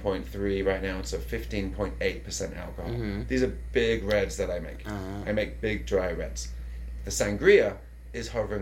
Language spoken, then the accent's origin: English; England, United Kingdom; now in San Diego, United States; I grew up in England, and so we'd watch the English football leagues